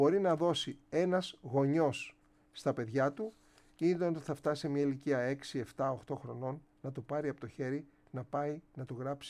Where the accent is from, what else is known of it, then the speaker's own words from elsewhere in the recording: Naxos, South Aegean, Greece; την τοπική μου ομάδα που είμαι από την Άξο, τον Παναξιακό